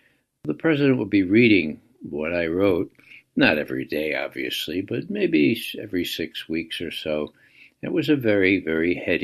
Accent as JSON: {"language": "English", "region": "New York", "country": "United States", "tie": "born there", "said": "I was born in the Bronx 1 week before Hitler invaded Poland."}